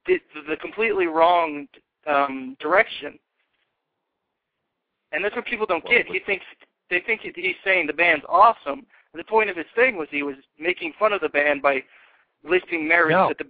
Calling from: North Carolina, United States; from North Carolina.

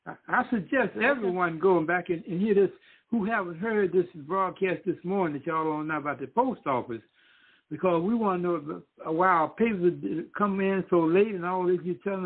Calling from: New York, United States; … calling out here in New York.

